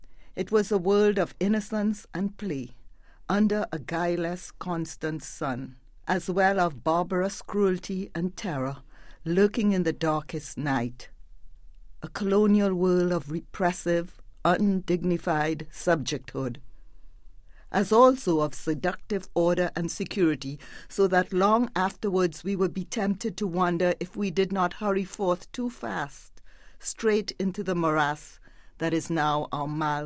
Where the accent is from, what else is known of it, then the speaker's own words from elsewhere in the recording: Trinidad & Tobago; moved away as an adult; now in United States; growing up in Trinidad. I was raised there until I was 19. Mm. But all my adult life I've spent in America.